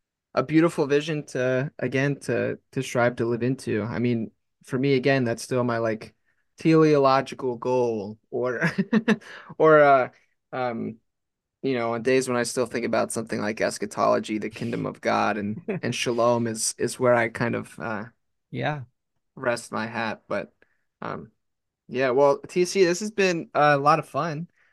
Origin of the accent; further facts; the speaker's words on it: Baltimore, Maryland, United States; born there; I love it here. I was born here in Baltimore City. My wife and I love it, so it's a great place.